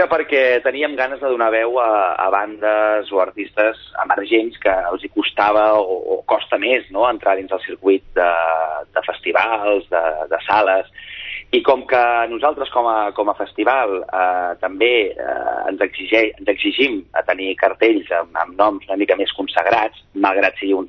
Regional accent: Sabadell, Catalonia, Spain; un orgull per com a sabadellenc

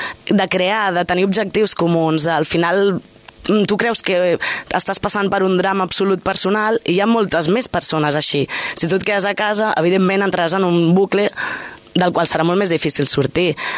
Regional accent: Sabadell, Catalonia, Spain; jo sóc de Sol i Padrís, treballo a Torre Romeu i he treballat a Can Puigcener i a Barberà

